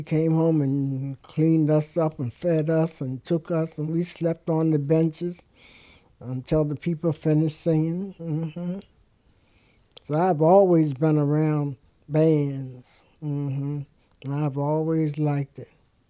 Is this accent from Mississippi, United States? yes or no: no; Baltimore, Maryland, United States; born there; I am 86 years old. I was born in Baltimore, Maryland in 1925, August the 6th.